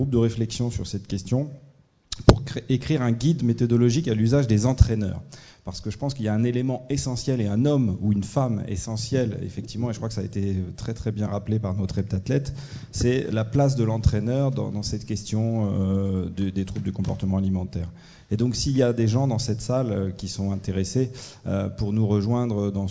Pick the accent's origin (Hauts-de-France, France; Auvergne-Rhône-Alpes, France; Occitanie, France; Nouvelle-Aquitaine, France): Occitanie, France; Toulouse; je suis de Toulouse, je suis médecin conseiller jeunesse et sport